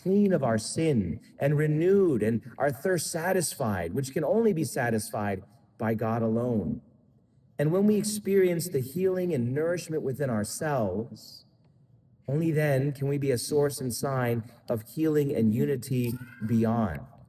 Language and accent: English; Florida, United States; Now I'm from Florida.